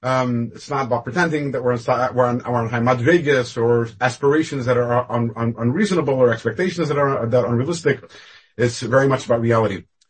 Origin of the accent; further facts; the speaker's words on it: West Bloomfield, Michigan, United States; also born or lived in New York / Israel / Canada; So I grew up actually in Michigan, where my parents are shluchim in West Bloomfield, Michigan. That's suburban Detroit. My father was a rabbi over there.